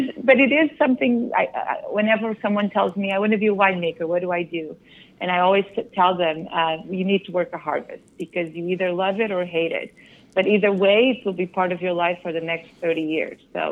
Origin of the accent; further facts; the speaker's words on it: Portugal; moved away as an adult; now in California, United States; I'm originally from Portugal, and that's how I ended up in California and in the wine industry here, was coming to do an internship on a J-1 visa.